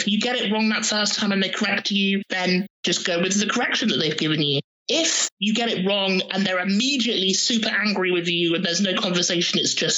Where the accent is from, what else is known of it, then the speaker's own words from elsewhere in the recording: South West England, United Kingdom; because I grew up in Devon. So I literally was the Black population for a significant part of the 90s.